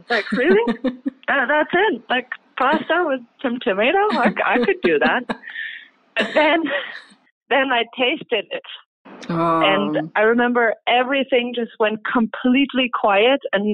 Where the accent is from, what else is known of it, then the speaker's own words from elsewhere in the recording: Portugal; So I was born in Portugal, and to save money, they grew everything themselves, or my mother did.